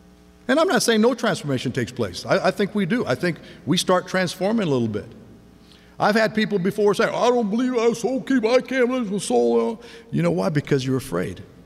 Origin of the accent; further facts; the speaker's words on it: United States; I'm an American.